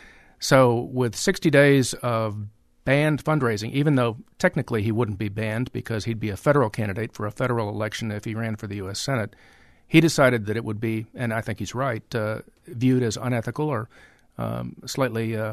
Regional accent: Arlington, Virginia, United States; Spent the weekend in Arlington, my hometown.

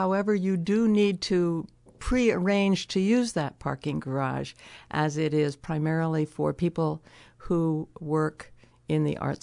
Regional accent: Massachusetts, United States; Central Massachusetts.

